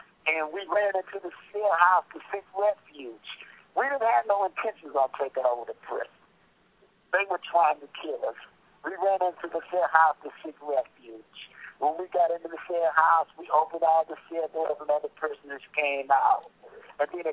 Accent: Indianapolis, Indiana, United States; I'm from Indianapolis, Indiana.

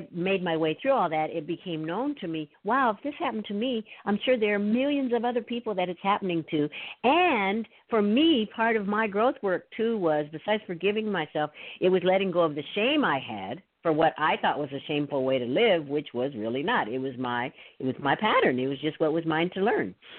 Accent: Midwest, United States; So what I'd like to share with everyone is that I'm from the Midwest, and I'm from a family where my father worked.

